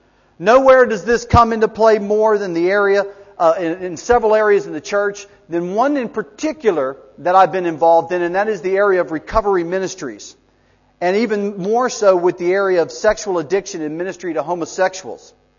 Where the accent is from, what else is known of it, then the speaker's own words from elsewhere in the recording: Cincinnati, Ohio, United States; I came back to my hometown of Cincinnati, Ohio, and was basically running and hiding from the law